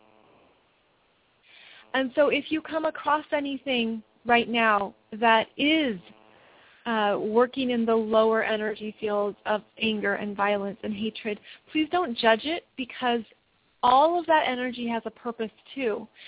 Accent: United States; I'm an American, so of course I have that immediate connection to some of the big things that are happening in the world and in my own country.

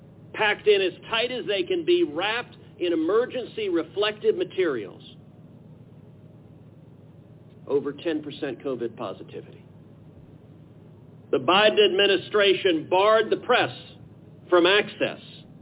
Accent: Texas, United States; And that is endangering the people of my home state of Texas.

